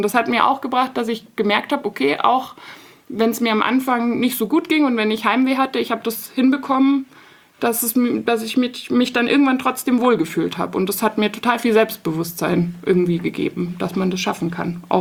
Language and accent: German; Munich, Bavaria, Germany; ich komme aus München und habe in München studiert.